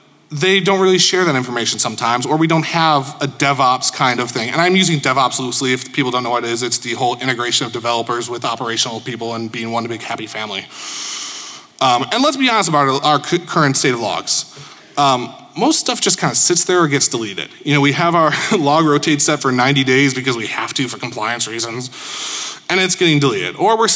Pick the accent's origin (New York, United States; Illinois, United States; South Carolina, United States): Illinois, United States; Chicago; I'm a managing partner over at Urbane. I hail from Chicago.